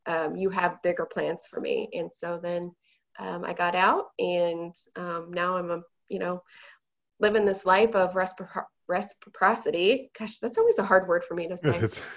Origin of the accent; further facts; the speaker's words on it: Idaho, United States; that I was born and raised in Idaho.